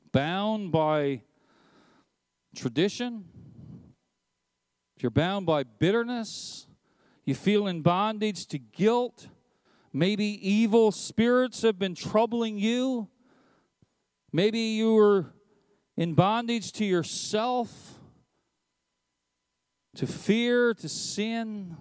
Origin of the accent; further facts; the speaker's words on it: Canada; It reminds me that I have rights and freedoms as a Canadian citizen